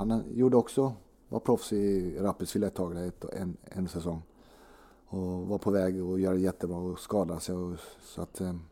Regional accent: Småland, Sweden

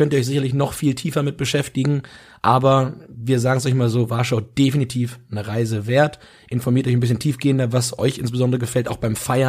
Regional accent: Germany; Ja, und ich denke, gerade wir als Deutsche sollten die Möglichkeit, wenn wir sie haben, nutzen, uns das anzuschauen

